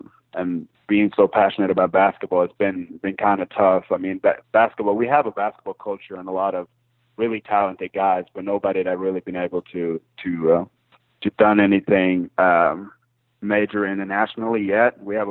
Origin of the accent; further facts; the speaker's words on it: Norway; for our culture in Norway and, you know, growing up in Norway, not being a big basketball country